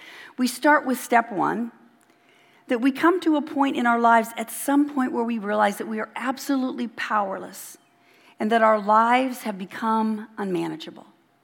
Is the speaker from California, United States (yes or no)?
yes; Los Angeles, California, United States; So growing up in Los Angeles, one of the most memorable places that I used to go to as a child on a field trip was the La Brea Tar Pits.